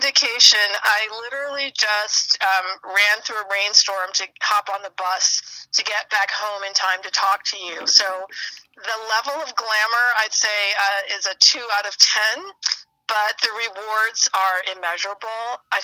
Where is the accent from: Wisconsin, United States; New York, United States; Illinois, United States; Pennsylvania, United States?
Illinois, United States; Chicago; moved away as an adult; also born or lived in Gary; now in Baltimore, United States; I was born in Indiana, grew up in Chicago, moved to Baltimore as an adult. I've been here almost 20 years.